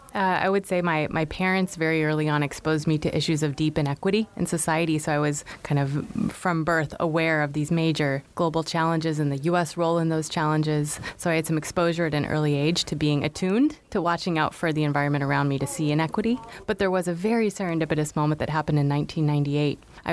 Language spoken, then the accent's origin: English; United States; And I felt an enormous responsibility as an American, as someone with education.